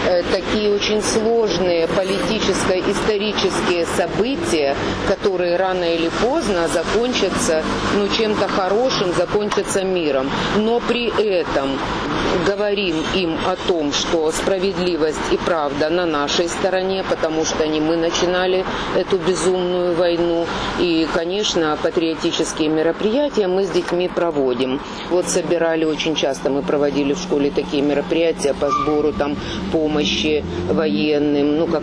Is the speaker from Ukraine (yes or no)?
yes; Ukraine; я украинка